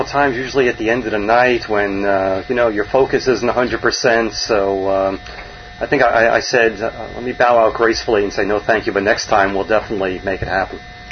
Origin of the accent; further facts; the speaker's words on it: Nyack, New York, United States; Yes, my hometown.